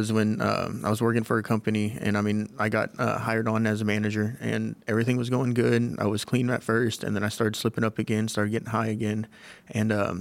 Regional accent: Arkansas, United States; He wanted me to go to Missouri, because I'm from Arkansas

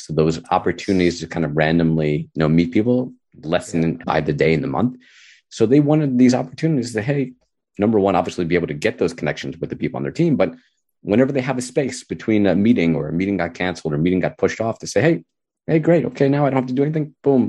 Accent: New York, United States; And you had strategies as being a New Yorker. I said, okay, I lived on the Upper East Side.

